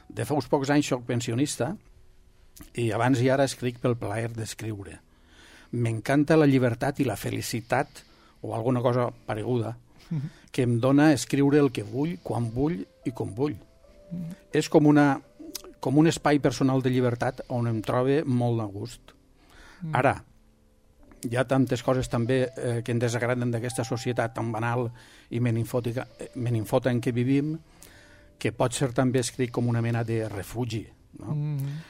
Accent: Rafelguaraf, Valencian Community, Spain; born there; havia d'escriure un llibre sobre la història del meu poble de naixença.

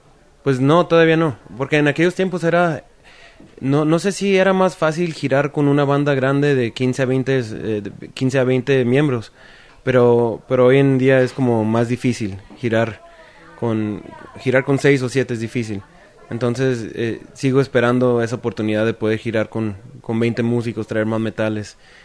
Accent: Nogales, Sonora, Mexico; crecí en Nogales, Sonora, la cumbia es algo con lo que yo crecí, que ya la traigo en la sangre, en el DNA.

